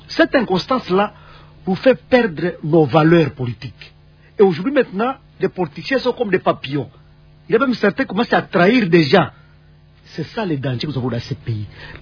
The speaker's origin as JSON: {"language": "French", "town": "Beni", "region": "North Kivu", "country": "DR Congo", "said": "Comme aujourd'hui, par exemple, moi je suis de Beni"}